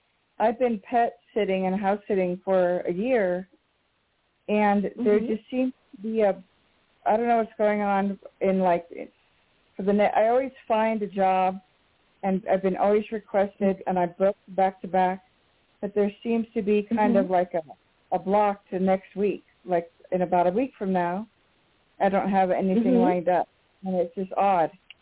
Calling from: New Mexico, United States; calling from New Mexico.

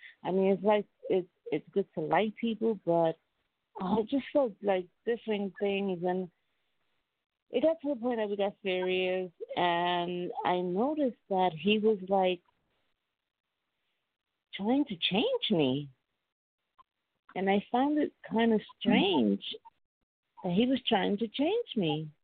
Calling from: New York City, New York, United States; I'm calling from New York, from the Bronx.

